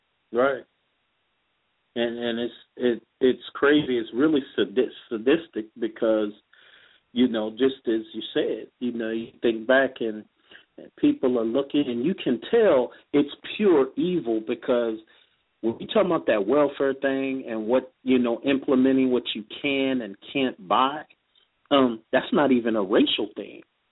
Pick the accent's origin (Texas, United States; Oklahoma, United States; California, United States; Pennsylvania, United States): California, United States; San Francisco; I'm from West Side Housing Projects in San Francisco.